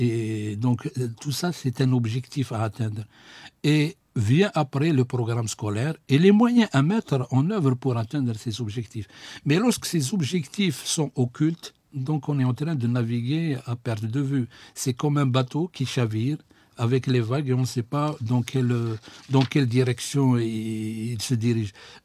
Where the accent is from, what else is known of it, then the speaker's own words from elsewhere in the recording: Algeria; notre idéologie en tant qu'Algérien, on la connaît pas